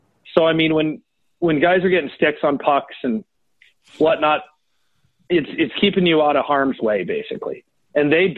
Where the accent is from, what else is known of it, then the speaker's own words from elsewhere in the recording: Iowa, United States; I grew up in Iowa, obviously.